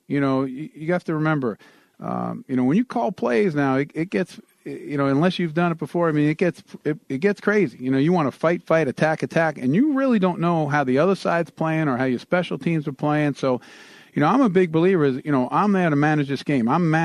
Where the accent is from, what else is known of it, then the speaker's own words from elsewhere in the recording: New York, United States; In other words, I was born and raised in this state, okay?